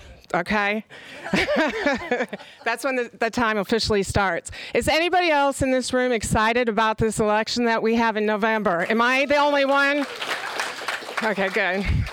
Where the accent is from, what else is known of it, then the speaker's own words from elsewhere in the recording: South Bend, Indiana, United States; I am a Midwest girl born and raised in Indiana, South Bend, Indiana, home of the Fighting Irish, if anybody follows college football.